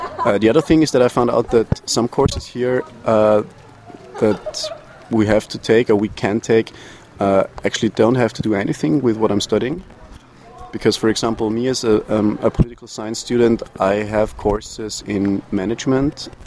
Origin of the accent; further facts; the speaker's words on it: Vienna, Austria; I'm from Vienna in Austria. And I'm here as an Erasmus student. And I came here at the end of August.